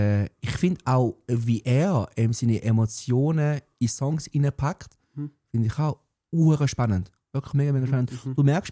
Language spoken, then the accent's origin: German; Switzerland